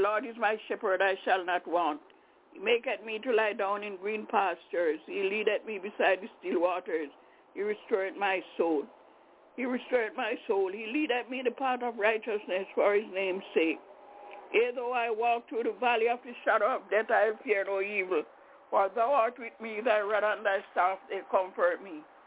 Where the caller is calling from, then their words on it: Albany, New York, United States; I'm calling from Albany in New York.